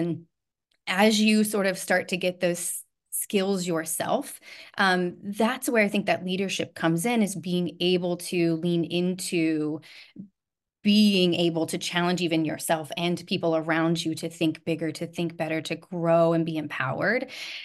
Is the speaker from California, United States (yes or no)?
no; Carrollton, Texas, United States; So I actually grew up in Carrollton, Texas. So here in the DFW area, to Newman Smith High School, and then ended up at UNT. So stayed local for college.